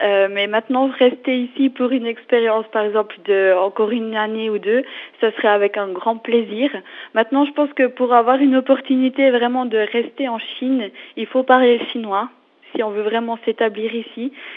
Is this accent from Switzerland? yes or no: yes; Switzerland; now in Shanghai, China; de ce qu'on peut trouver chez nous en Suisse.